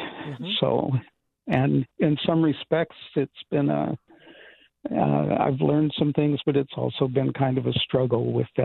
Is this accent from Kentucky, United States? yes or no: no; Amarillo, Texas, United States; I grew up in Amarillo, Texas, and that culture in the Texas Panhandle is very, very conservative, always has been.